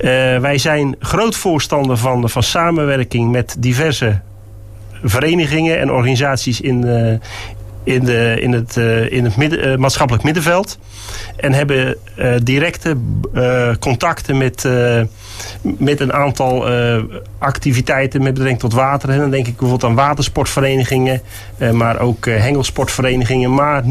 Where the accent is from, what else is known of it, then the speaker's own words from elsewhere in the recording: Numansdorp, South Holland, Netherlands; ik kom uit Numansdorp. Ik ben getrouwd, ik heb 3 kinderen.